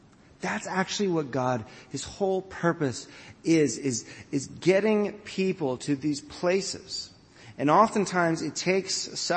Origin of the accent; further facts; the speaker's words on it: Atlanta, Georgia, United States; It reminds me of growing up in Atlanta, we had the Chattahoochee River.